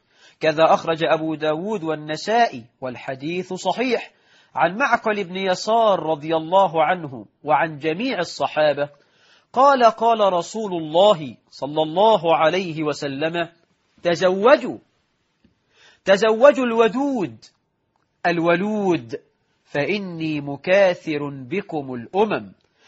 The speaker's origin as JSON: {"language": "Arabic", "country": "Egypt", "said": "فاللهم اجعل بلدنا مصر رخاء سخاء"}